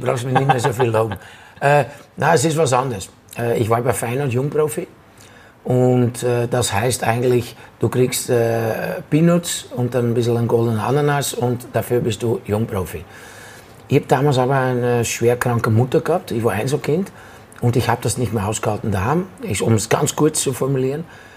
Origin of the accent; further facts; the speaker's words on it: Rotterdam, South Holland, Netherlands; German is a second language; In meiner Heimatstadt Rotterdam.